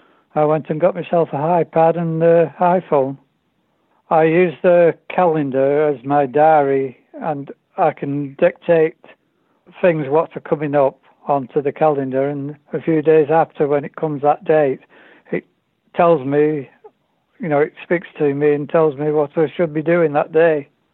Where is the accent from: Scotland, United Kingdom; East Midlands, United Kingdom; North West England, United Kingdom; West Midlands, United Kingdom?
North West England, United Kingdom; Macclesfield; I'm from Macclesfield